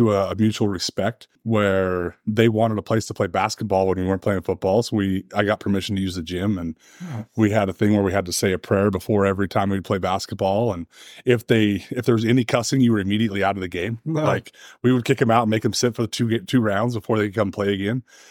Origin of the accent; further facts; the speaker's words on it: Idaho, United States; growing up in Idaho, they really didn't have sporting events on Sundays.